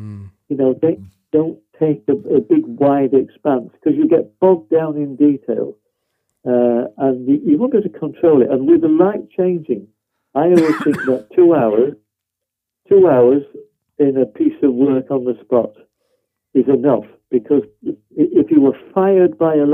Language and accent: English; England, United Kingdom; I suppose I'm hopelessly English, aren't I?